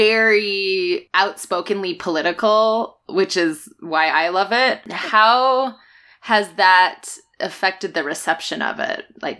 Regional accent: Tucson, Arizona, United States; Because I'm from Tucson, and I'll bet you, you get a little bit of a different audience in Tucson.

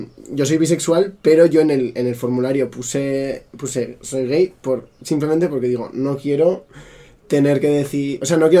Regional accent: Zaragoza, Aragon, Spain; born there; en Zaragoza, y cuando salimos del hospital para que me llevasen a casa

